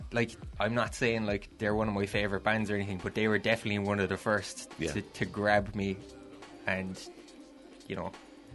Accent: Ireland; seeing bands here in Ireland actually doing it, you know, because I grew up out in Novel

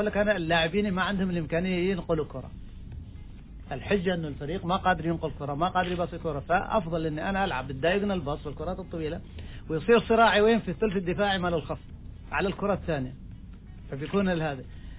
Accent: Oman; نحن كلاعبين عمانيين

